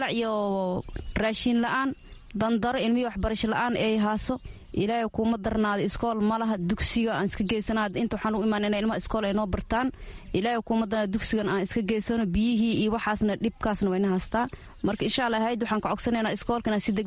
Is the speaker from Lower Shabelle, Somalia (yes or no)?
no; Jamaame, Lower Juba, Somalia; also born or lived in Kismayo; waxaan ka imaaday asalkeyga waxaan ka imaaday jamaamo waxaa muddo ade oo yaraan 15 sano aan kismaayo aan degnaay haddana waxaan ku nool xagardheer waxaan joogaa 2 sano